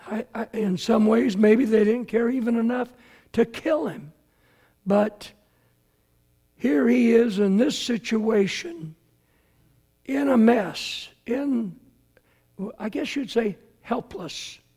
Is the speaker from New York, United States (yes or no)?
no; San Leandro, California, United States; It was like when I was growing up in San Leandro. Castro Valley is kind of the next town over at an angle.